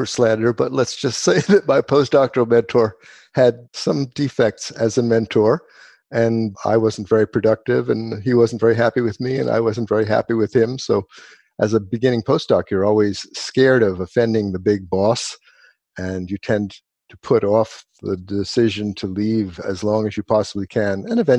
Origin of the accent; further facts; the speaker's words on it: Cheltenham Township, Pennsylvania, United States; also born or lived in Philadelphia; I was born in Philadelphia, and when we were five, my mom and dad moved me and my two brothers to the northern suburbs of Philadelphia, Cheltenham Township.